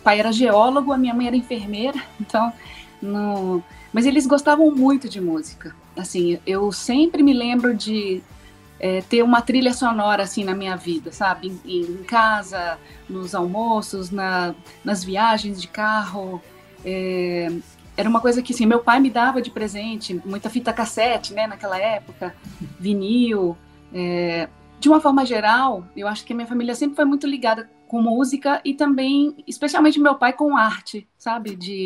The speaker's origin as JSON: {"language": "Portuguese", "region": "Amapá", "country": "Brazil", "tie": "born there", "also_born_or_lived": "Bahia", "lives_now": "Belo Horizonte, Brazil", "said": "Mas eu nasci no Amapá por conta do trabalho dos meus pais, né? E passei um tempo bom também na Bahia, antes de fixar residência em Belo Horizonte, tendo morado ainda em outra cidade aqui perto, né? Nova Lima."}